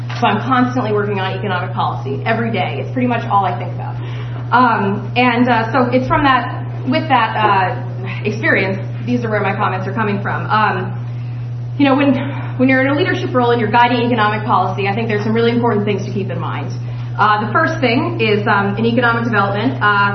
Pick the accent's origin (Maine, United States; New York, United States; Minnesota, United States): Maine, United States; Belfast; I grew up in Belfast. My family goes back here 5 generations.